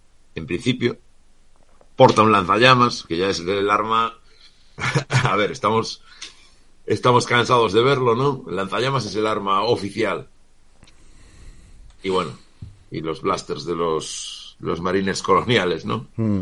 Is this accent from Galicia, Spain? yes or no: yes; Galicia, Spain; esto me recuerda a una cosa que siempre digo, como buen gallego.